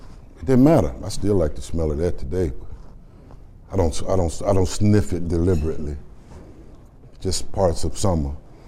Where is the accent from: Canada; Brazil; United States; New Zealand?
United States; Chicago, Illinois; 52 years ago in Chicago, I was born on the South Side, mother and father. I have 8 sisters. I have 3 brothers, all of which are still alive.